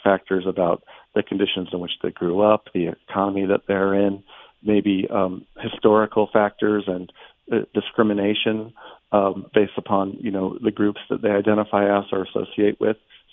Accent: Tucson, Arizona, United States; also born or lived in San Francisco; And when I moved back to Tucson, I was in San Francisco for about 20 years, but I grew up here in Tucson.

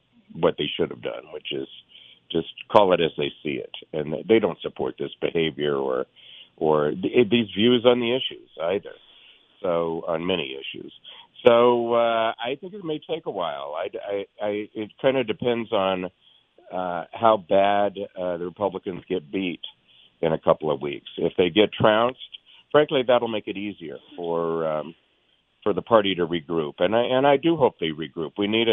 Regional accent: Mesa, Arizona, United States; I grew up in Mesa, you know. I've spent my entire life, luckily for me, being around Mormons and the Mormon church

